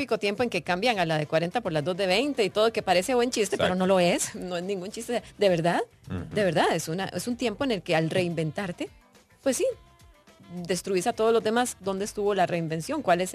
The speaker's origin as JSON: {"language": "Spanish", "country": "Costa Rica", "said": "Como ticos debemos vernos como hermanos. Pertenecemos a una misma patria."}